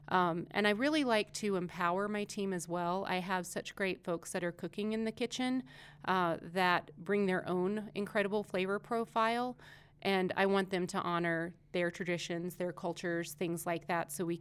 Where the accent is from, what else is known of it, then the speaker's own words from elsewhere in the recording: West Virginia, United States; Well, going back to my Appalachian Mountain roots, I was raised in West Virginia.